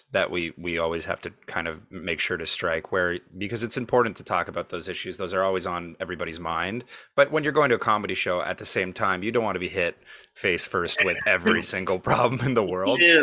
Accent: Montreal, Quebec, Canada; Yeah, I'm from Montreal.

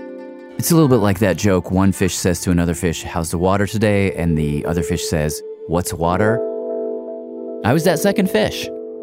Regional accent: Tennessee, United States; Let me explain how I got here to a podcast about … I grew up in Tennessee, which means I grew up

